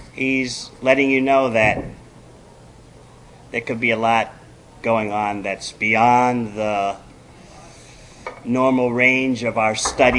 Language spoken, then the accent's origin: English; New York City, New York, United States; now in Australia; I'm a New Yorker by birth, but I've been overseas on every continent of the world for the past 35 years. So, although I am from New York City, I've been gone for so long. Currently, I'm based in Australia, New Zealand.